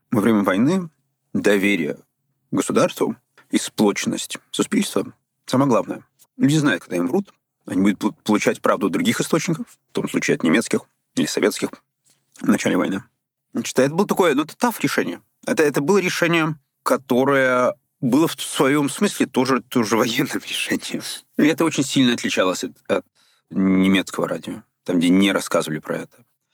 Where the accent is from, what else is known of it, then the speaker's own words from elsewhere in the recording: England, United Kingdom; Ukrainian is a second language; Я з Англії.